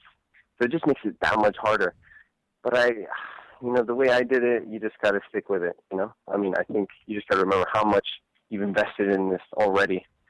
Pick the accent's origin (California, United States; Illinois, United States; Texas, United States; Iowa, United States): California, United States; You know, I'm from California, obviously. I'm from up north.